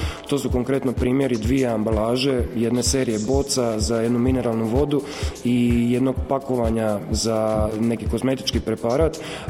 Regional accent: Croatia; ja sam dizajner iz Hrvatske

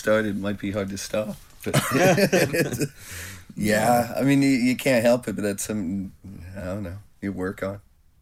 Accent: Wyoming, United States; when I was growing up in Wyoming in isolation, and I couldn't hear music. We had one radio station, which played country

